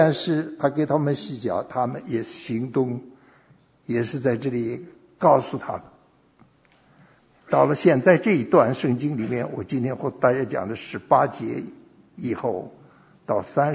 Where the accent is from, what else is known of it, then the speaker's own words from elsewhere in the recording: China; 不是我们在中国没有东西吃